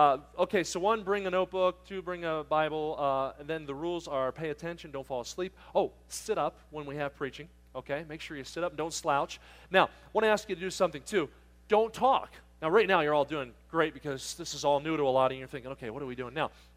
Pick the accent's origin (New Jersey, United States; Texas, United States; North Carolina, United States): New Jersey, United States; I grew up in New Jersey, and I lived in the southern part of the state of New Jersey near Philadelphia.